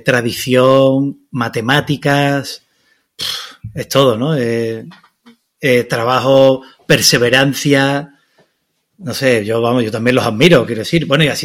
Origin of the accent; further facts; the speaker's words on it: Seville, Andalusia, Spain; mira, yo soy de Sevilla, ¿no?